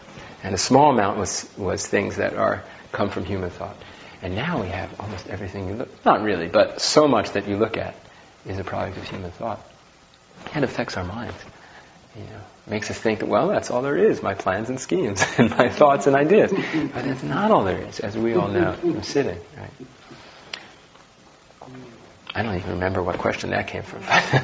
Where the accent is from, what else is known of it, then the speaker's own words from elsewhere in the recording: New York City, New York, United States; now in Portland, United States; You know, I grew up in New York City, and my parents really liked dance, modern dance, you know, so we go to modern dance, and I really developed a taste for